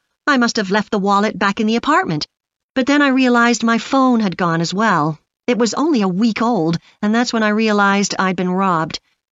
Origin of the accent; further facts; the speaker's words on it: Canada; No, I'm actually Canadian, though my mother was British.